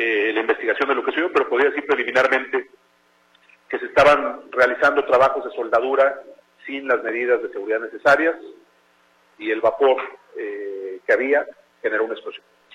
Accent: Jalisco, Mexico; soy jalisciense al final de cuentas, digo, ya no voy a estar en la política, pero estoy en mi estado.

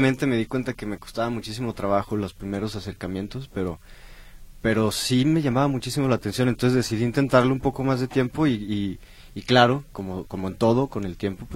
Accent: Guadalajara, Jalisco, Mexico; Yo soy de aquí, de Guadalajara.

